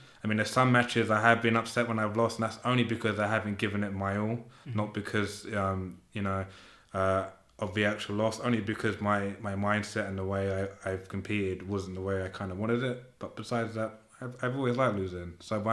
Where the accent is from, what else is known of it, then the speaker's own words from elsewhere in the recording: England, United Kingdom; born there; my parents are Iranian, but I was born in Red Hill. I was born in, I'm sorry, I was born here.